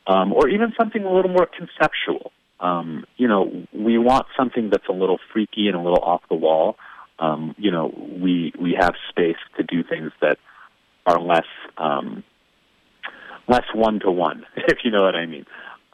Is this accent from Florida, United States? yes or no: no; Bemidji, Minnesota, United States; Growing up in Bemidji, it was my connection to a bigger world